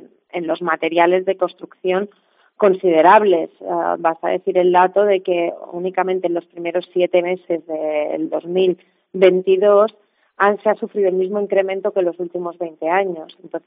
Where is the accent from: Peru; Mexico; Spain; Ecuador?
Spain; Balearic Islands; Todos los que somos de las Islas Baleares queremos nuestro territorio, ¿no?